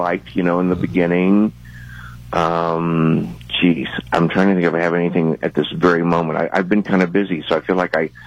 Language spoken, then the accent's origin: English; Texas, United States; You know, when I grew up in Texas, the whole state was Democratic.